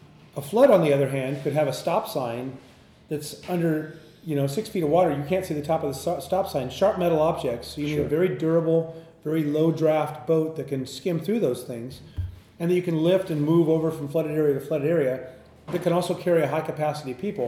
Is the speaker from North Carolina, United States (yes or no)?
no; Oroville, California, United States; I grew up in Lake Orville, Orville Dam. I grew up 2 miles